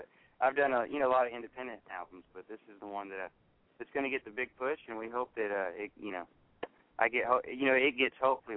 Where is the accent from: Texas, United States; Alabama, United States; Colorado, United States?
Alabama, United States; also born or lived in Louisiana; I was born in Louisiana, but we kind of migrated up to Alabama there for a while, and I was raised there since, like, second grade.